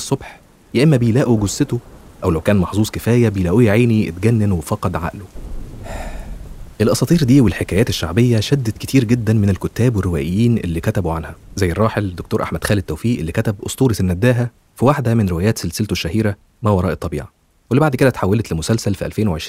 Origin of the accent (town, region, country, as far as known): Egypt